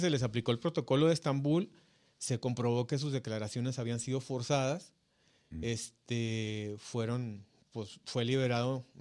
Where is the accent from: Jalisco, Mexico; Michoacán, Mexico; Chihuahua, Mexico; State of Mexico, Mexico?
Chihuahua, Mexico; Ciudad Juárez; Sí, pues todos los que somos de Juárez, yo creo que si no trabajamos en la maquila